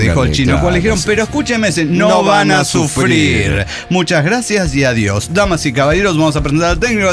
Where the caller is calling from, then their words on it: Querétaro, Mexico; Desde Querétaro, México